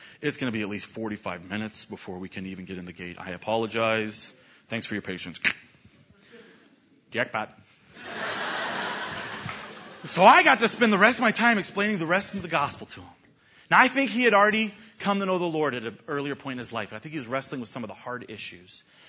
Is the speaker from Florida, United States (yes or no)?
yes; Clearwater, Florida, United States; Oh, yeah, I grew up in Clearwater.